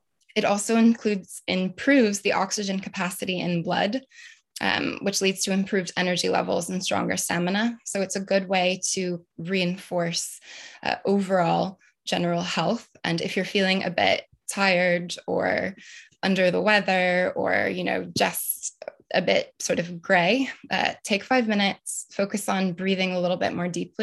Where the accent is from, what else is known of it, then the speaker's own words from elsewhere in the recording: United States; now in United Kingdom; I'm obviously American, as you can hear, also now British, which is always an exciting thing to share with people.